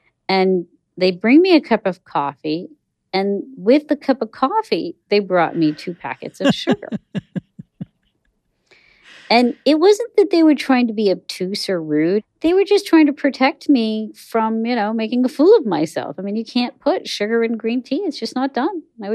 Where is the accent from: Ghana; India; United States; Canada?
India; And I, you know, as an Indian, I grew up with tea that had sugar.